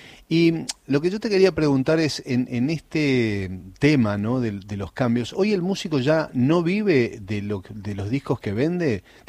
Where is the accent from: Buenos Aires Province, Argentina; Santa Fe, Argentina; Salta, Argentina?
Santa Fe, Argentina; now in Buenos Aires, Argentina; cuando yo llegué de Santa Fe a Buenos Aires en la FM 100